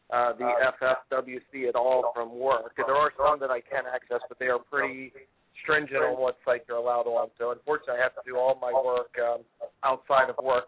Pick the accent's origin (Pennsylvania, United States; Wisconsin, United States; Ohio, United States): Pennsylvania, United States; Hershey; Oh, well, Scott, I'm from Hershey, Pennsylvania, and I'm an IT consultant.